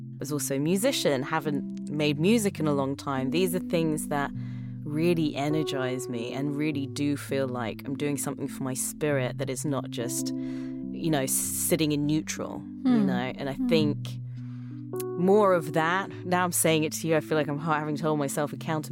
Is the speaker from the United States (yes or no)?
no; London, United Kingdom; I grew up in England, in London, which is a beautiful place to be as well